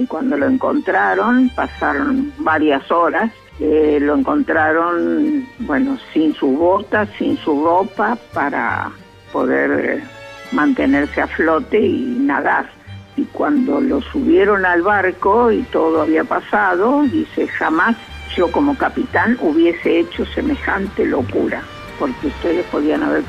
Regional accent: Norway; Spanish is a second language; now in Argentina; Realmente yo me siento más argentina que noruega acá.

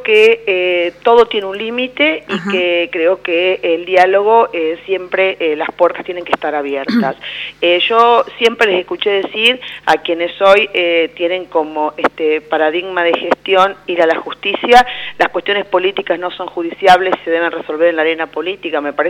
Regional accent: La Pampa, Argentina; a mí como argentina y como pampeana me preocupa

